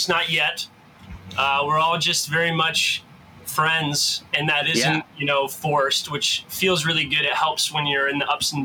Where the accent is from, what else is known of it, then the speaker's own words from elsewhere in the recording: Midwest, United States; We're all from the Midwest. Three of us grew up in high school together